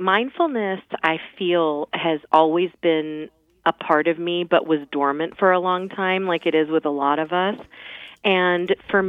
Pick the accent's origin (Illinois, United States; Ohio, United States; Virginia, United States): Virginia, United States; Mount Vernon; I grew up in Mount Vernon, and I would see him doing it sitting there after we would go for a run or a family walk or something like that.